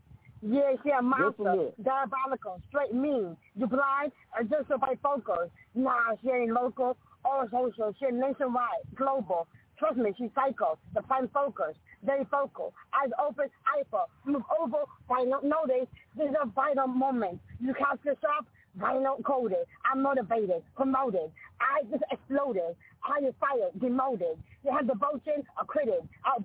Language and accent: English; New Jersey, United States; I'm from New Jersey.